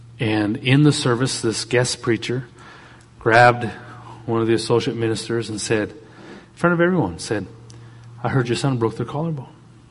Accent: Canada; Now, being a Canadian boy, if you talk anything beach, Florida, anything in the south of Alaska is exotic.

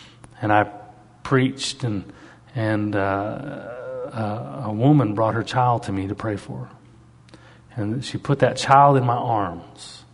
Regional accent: Canada; And I'm Canadian.

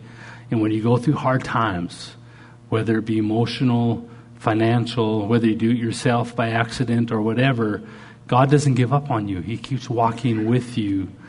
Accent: Canada; I never even played basketball. I'm from Canada.

